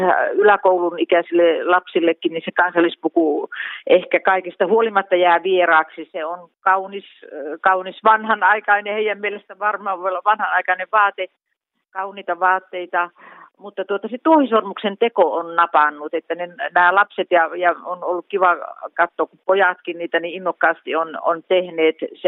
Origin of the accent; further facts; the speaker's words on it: Jalasjärvi, South Ostrobothnia, Finland; born there; Minulla itsellänikin on Etelä-Pohjanmaa, mulla on Jalasjärven puku, olen syntynyt Etelä-Pohjanmaalla Jalasjärvellä